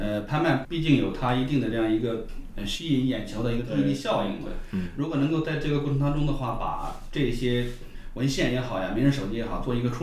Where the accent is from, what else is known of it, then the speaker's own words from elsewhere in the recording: China; 我觉得好像我们中国人对这个这个概念比较宽泛一点